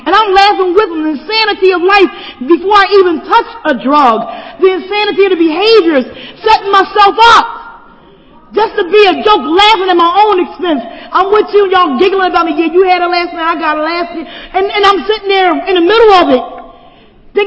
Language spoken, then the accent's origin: English; Philadelphia, Pennsylvania, United States; I grew up quick. I grew up fast in North Philadelphia.